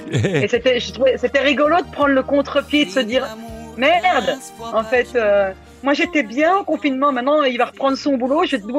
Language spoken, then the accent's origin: French; Italy; Et moi en tant qu'italienne qui ai besoin de bien manger